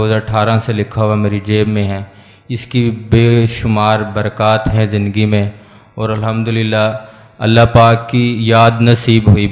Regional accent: Faisalabad, Punjab, Pakistan; میرا تعلق فیصل آباد سے ہے،

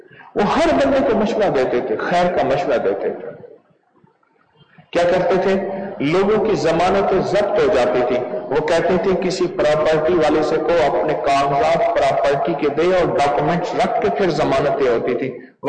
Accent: Pakistan; میں نے کہا میں پاکستان سے ہوں.

